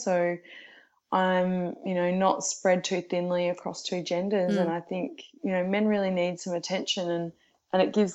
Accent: Geelong, Victoria, Australia; I'm originally from Geelong, so just outside.

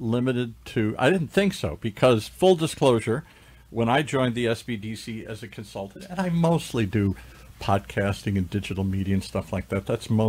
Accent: Midwest, United States; I came from the Midwest a million years ago. I didn't move out here for drizzle. I could have stayed back there.

